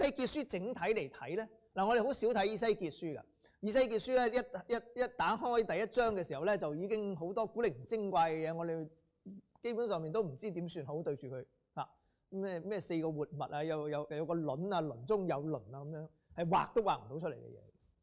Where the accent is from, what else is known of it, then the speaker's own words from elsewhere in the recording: California, United States; 如果在美國，我來自加州